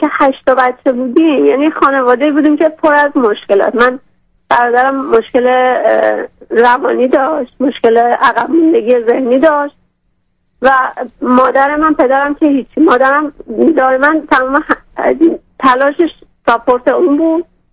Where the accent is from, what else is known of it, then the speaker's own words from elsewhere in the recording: Iran; moved away as an adult; من الان تقریبا 2 ماهه که از ایران اومدم بیرون